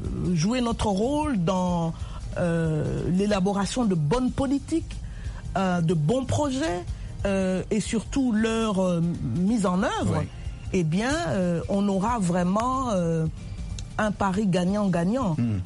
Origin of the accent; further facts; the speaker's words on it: DR Congo; Mais je serai là aussi, comme je suis congolaise